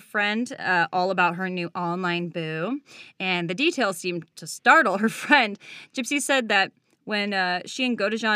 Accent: Chicago, Illinois, United States; I'm 14F from Chicago. That was me.

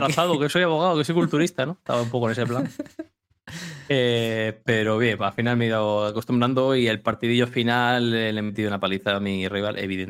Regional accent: Region of Murcia, Spain; como buen murciano.

